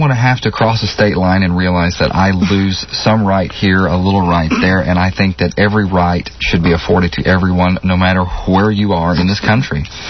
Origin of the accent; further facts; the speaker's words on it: California, United States; Well, actually, I came from California